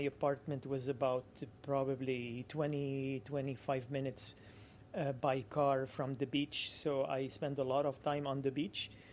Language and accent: English; Beirut, Beirut Governorate, Lebanon; now in Canada; So, I was born in Beirut, which is the capital of Lebanon.